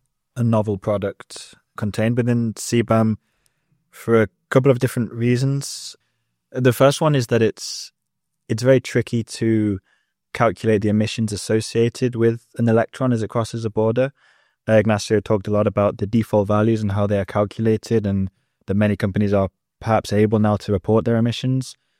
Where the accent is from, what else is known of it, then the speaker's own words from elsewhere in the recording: England, United Kingdom; And my view, perhaps as an English person, has always been very skeptical on this